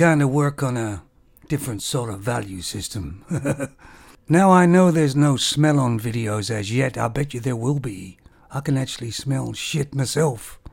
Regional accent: Canada; As you know, I'm Canadian, I lived in Canada

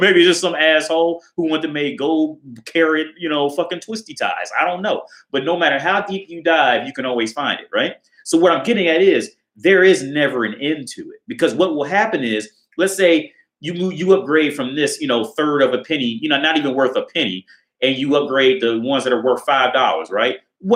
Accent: Ohio, United States; So let's say when I drove to New York, I'm from Ohio, and I drove to New York City.

